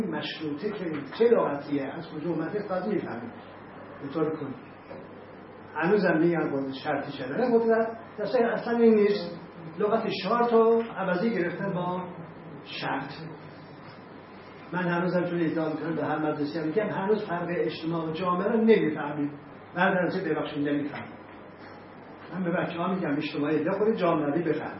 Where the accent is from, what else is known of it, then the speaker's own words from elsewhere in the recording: Iran; من اصلا ایرانی هستم عنوان یه هویت، ولی با فرهنگ آذری باید بزرگ شدیم